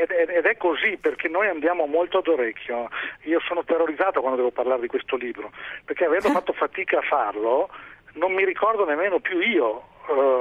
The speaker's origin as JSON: {"language": "Italian", "town": "Verona", "region": "Veneto", "country": "Italy", "said": "mio conterraneo, perché è di Venezia e io sono di Verona"}